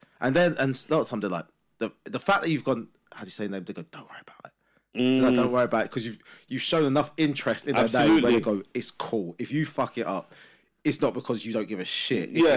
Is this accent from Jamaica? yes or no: yes; Jamaica; being Jamaican, we don't have traditional, there's no language name for us to have really considered.